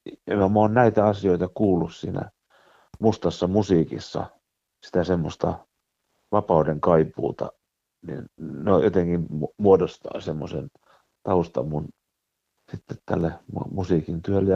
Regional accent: Namibia; mulla on lapsuuteni ollut lähetysmailla Namibiassa, niin mulla on vahvat tämmöiset kirkolliset juuret.

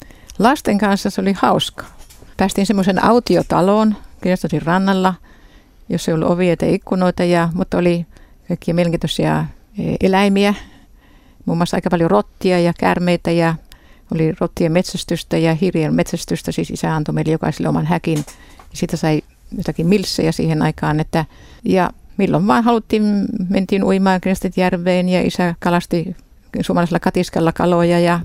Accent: Israel; olen ollut Israelissa 7-vuotiaasta ja nyt yli 70-vuotiaaksi. Ja tämä fakta, että kasvoin Israelissa isäni kutsumuksen tähden

